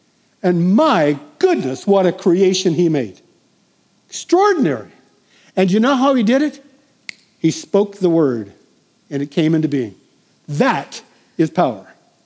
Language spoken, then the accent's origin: English; San Diego, California, United States; I was born and raised in San Diego